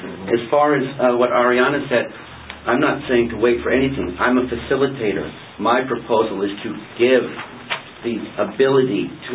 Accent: Iraq; now in United States; You know I'm an immigrant. You know I'm from Iraq.

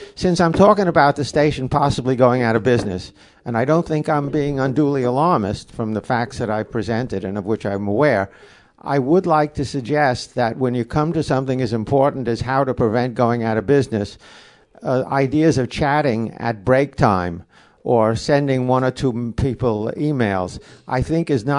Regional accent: Marin County, California, United States; I'm from Marin County and been a subscriber for 45, 50 years, something like that.

